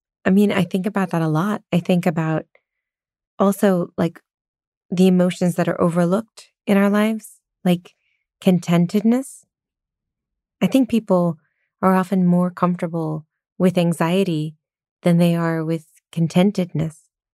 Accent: Glen Ellen, California, United States; I'm from Sonoma, California. I'm technically from Glen Ellen. Like, I'm in a very rural place.

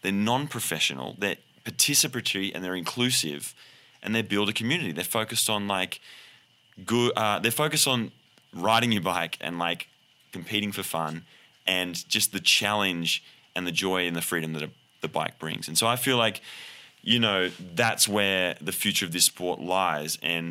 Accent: Australia; now in United States; I mean, I'm Australian, my adopted American

